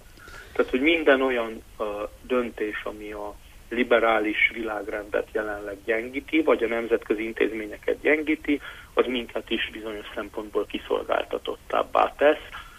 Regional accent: Transylvania, Romania; hogyha hasonló döntések születnének Romániában, akkor azt mi erdélyi magyarként megéreznék

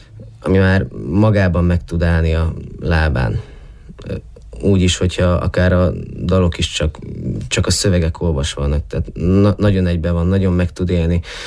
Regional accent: Szabolcs-Szatmár-Bereg, Hungary; now in Romania; A határ túlfeléről, Magyarországról, Fehérgyarmatról, pontosabban mellette egy kis faluból. Ez Szatmár-Németitől 40 kilométerre van a határ mellett.

